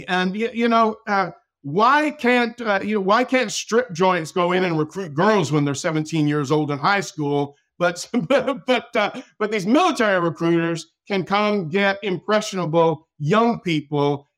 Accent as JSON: {"language": "English", "region": "Massachusetts", "country": "United States", "tie": "born there", "said": "Of course, I was born in Massachusetts, and long story short, and this is pretty wild, both of my parents died before I was 13 years old."}